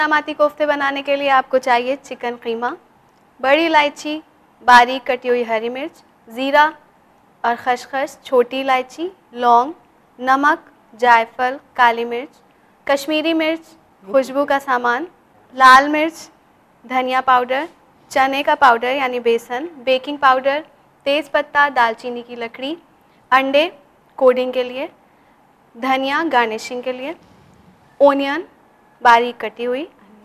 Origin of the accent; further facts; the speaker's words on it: Jais, Uttar Pradesh, India; जी, मैं बेसिकली लखनऊ की रहने वाली हूँ, वहाँ